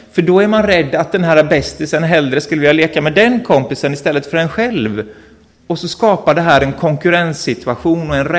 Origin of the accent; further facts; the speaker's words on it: Mullsjö, Jönköping County, Sweden; now in Linköping, Sweden; Vi kommer ju från Mullsjö allihop, det kanske är logiskt om man är syskon, men hamnat i Linköping hela gänget och bor på varsin ända av stan i varsitt hus.